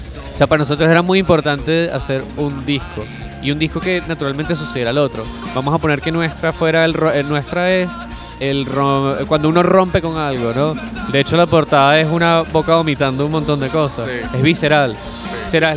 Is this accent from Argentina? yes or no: no; Venezuela; o por lo menos para mí, porque como era venezolano, ¿sabes?